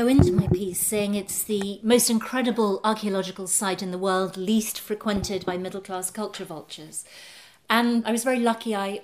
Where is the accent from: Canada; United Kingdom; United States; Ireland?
United Kingdom; England; I'm very English.